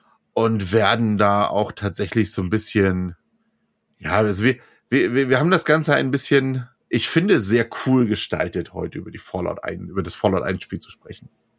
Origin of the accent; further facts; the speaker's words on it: Hamburg, Germany; wir beide wissen ja, worüber wir sprechen als Hamburger Jungen.